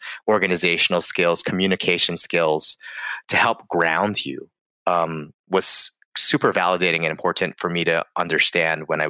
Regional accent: Hawaii, United States; I'm from Hawaii originally, so people get a little weirded out by the fact that I say like, I love Portland, and they compare and contrast it with the beaches of Hawaii.

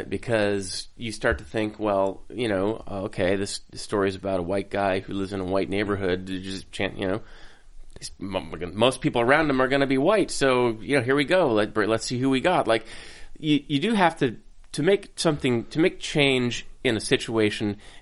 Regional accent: Minnesota, United States; I'm from Minnesota, for crying out loud.

